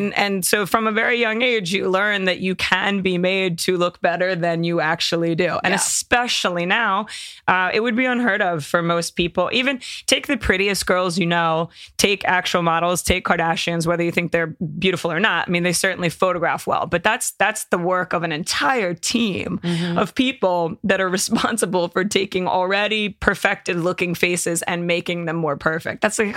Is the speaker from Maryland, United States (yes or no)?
yes; Baltimore, Maryland, United States; 80s, 90s, Baltimore.